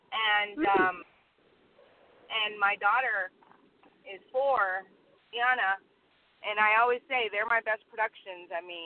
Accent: Venezuela; my parents, I'm from Venezuela, and they had no idea how to get me involved as a child.

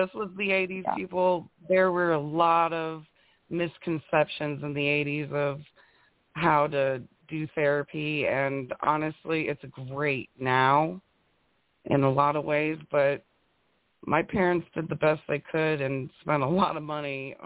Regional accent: Copley, Ohio, United States; Well, I grew up in Copley, Ohio, and honestly, it was a really great place to grow up, very diverse.

